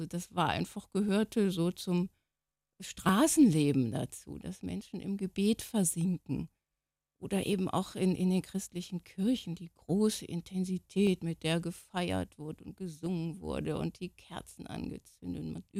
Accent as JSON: {"language": "German", "country": "Lebanon", "tie": "born or raised there", "said": "Als Kind im Libanon aufzuwachsen, ist, glaube ich, beinahe eine ideale Situation, weil die Gesellschaft unglaublich kinderfreundlich ist."}